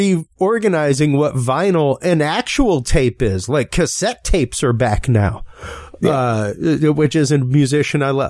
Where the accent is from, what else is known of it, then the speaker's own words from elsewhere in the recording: Louisiana, United States; I normally give the cultural point just as a Cajun of exactly how long it takes to forget something like a language